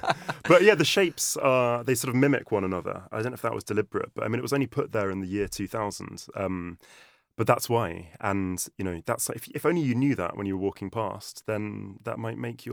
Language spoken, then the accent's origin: English; Amersham, South East England, United Kingdom; I grew up just outside London, at the end of the Metropolitan Line, at a place called Amersham.